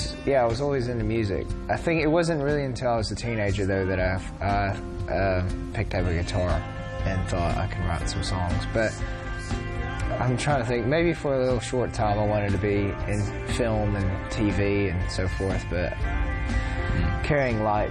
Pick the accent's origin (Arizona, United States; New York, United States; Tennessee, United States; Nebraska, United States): Tennessee, United States; I was really into kind of country music because I came from East Tennessee.